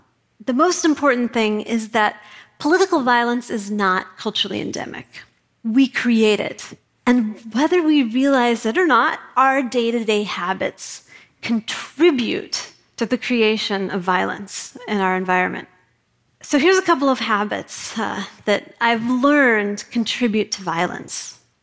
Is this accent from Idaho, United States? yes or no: yes; Idaho, United States; I grew up in Kootenai County, Idaho, and this is very important. This is not the part of Idaho with potatoes. We have no potatoes.